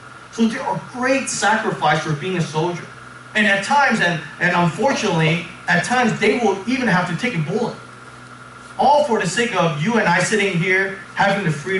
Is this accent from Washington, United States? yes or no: no; San Diego, California, United States; When I was growing up in San Diego, I grew up in a neighborhood. There were a lot of military families.